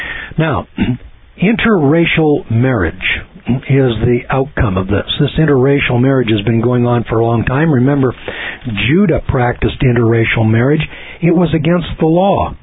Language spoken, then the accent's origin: English; Scotland, United Kingdom; as a Scotsman, I can trace my genealogy back to David Bruce in 1320. He's the first king of Scotland.